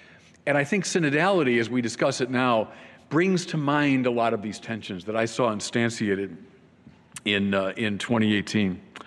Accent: Chicago, Illinois, United States; Well, you know, I'm from Chicago, I know politics

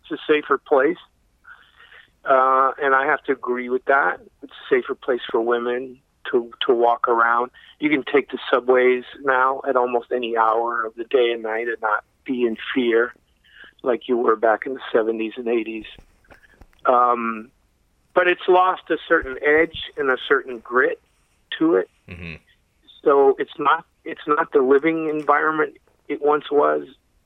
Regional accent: West Coast, United States; moved away as an adult; now in New York, United States; You know, I wasn't born here. I came from the West Coast as a young guy, 21 years old, and came here in 1981. With a strong sense of a desire to become a New Yorker.

